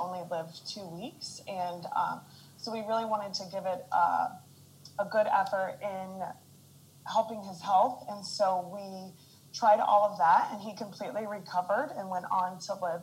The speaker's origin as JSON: {"language": "English", "region": "Midwest", "country": "United States", "tie": "born or raised there", "said": "I grew up in the Midwest and everything was like meat and potatoes."}